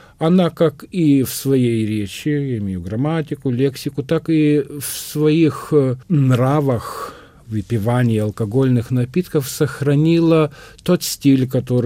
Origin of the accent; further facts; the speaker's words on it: Lithuania; Я сам из Северной Литвы, и Литву можно разделять на две части.